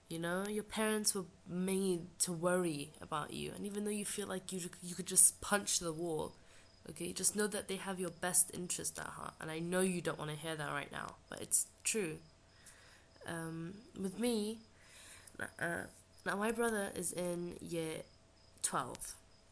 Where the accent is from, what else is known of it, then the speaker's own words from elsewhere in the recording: England, United Kingdom; And I am British Arab. I lived in England all my life, and my parents are Palestinian.